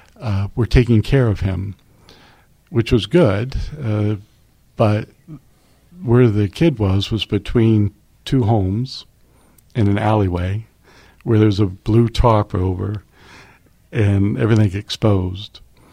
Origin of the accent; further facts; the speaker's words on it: United States; I'm from the United States. I'm from the first world.